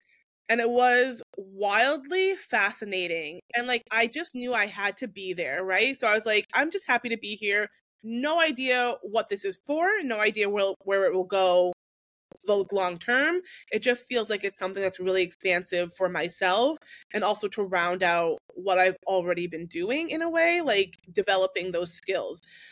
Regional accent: New Hampshire, United States; I grew up in New Hampshire.

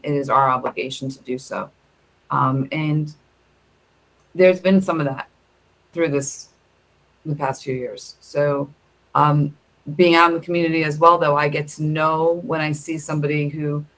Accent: New York, United States; being a New Yorker, we graduated at 6.

